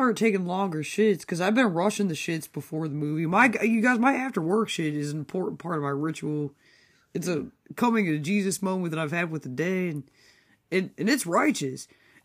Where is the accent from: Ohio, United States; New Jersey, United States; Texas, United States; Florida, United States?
Ohio, United States; Sheffield Lake; One was in my hometown of Sheffield Lake, Ohio.